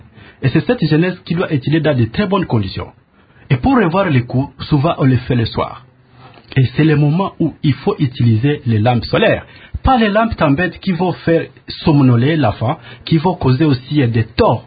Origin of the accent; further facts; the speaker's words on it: DR Congo; nous, en tant que Congolais, nous sommes dans une économie à court terme.